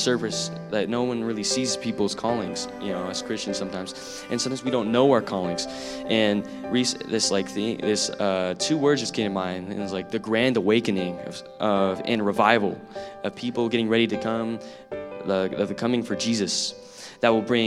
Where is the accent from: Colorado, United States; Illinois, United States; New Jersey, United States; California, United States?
California, United States; we come from California every year for this great, amazing conference.